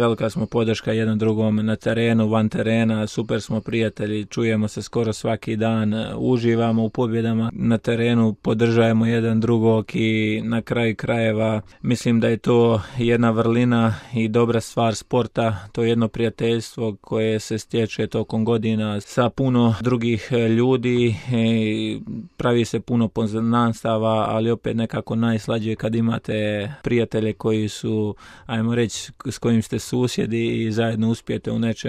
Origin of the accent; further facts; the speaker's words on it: Medjugorje, Federation of Bosnia and Herzegovina, Bosnia & Herzegovina; dolazim iz Međugorja i to je to, 31 godina.